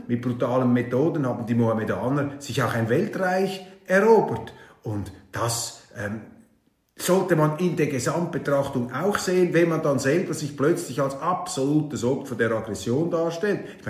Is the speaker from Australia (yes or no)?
no; Switzerland; Man sollte vielleicht als Schweizer, und das kann auch ich mir gelegentlich hinter die Ohren schreiben, etwas sich zurückhaltender ausdrücken.